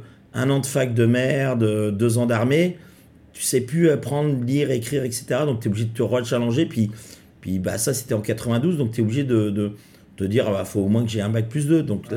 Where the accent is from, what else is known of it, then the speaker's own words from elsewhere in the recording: Châteaubriant, Pays de la Loire, France; je suis originaire de Châteaubriant, qui était une petite banlieue à 60 km de Nantes.